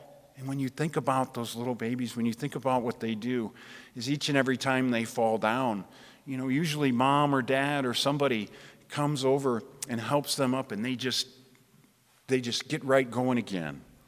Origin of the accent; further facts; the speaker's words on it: St. Louis, Missouri, United States; now in Columbia, United States; means that I am a member of the Show Me State. And, you know, for those of you who've lived here, I grew up in St. Louis, and now I find myself in Columbia. It's great to be back at home for a while.